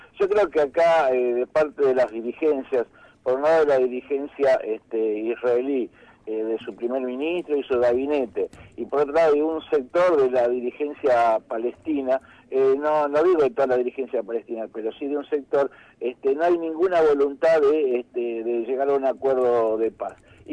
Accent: Argentina; Claro, yo soy judío, ¿no es cierto?, pero vivo en Argentina, y soy argentino

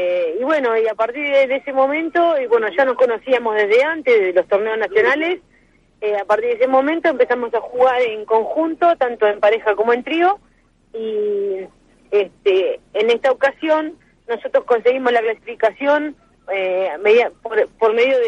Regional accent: Olavarría, Buenos Aires Province, Argentina; Yo soy de Olavarría, de la provincia de Buenos Aires.

